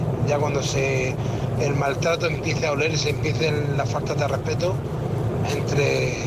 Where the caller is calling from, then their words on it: Murcia, Region of Murcia, Spain; de Murcia